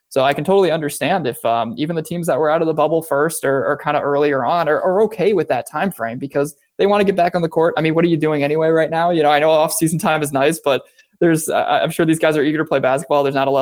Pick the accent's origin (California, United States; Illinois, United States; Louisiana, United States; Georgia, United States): Illinois, United States; Chicago; I grew up in the Chicagoland area. You know, Chicago sports team were always my thing.